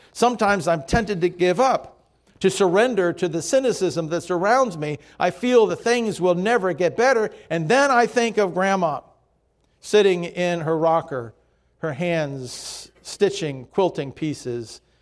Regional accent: Miami, Florida, United States; I grew up in Miami. Spring was, well, every day.

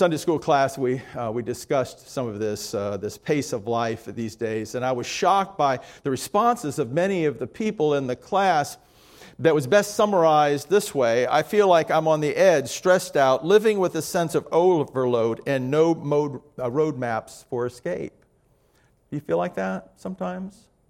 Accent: Miami, Florida, United States; So it's hot in the South. I grew up in Miami with no air conditioning.

